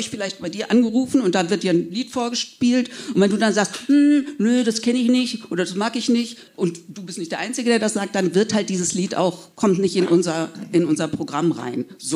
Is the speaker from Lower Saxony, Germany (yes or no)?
yes; Braunschweig, Lower Saxony, Germany; ich bin in Braunschweig groß geworden